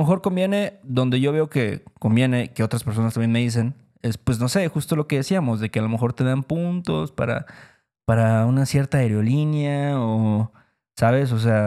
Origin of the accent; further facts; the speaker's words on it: Mexico; nosotros la verdad es que no somos el mexicano promedio.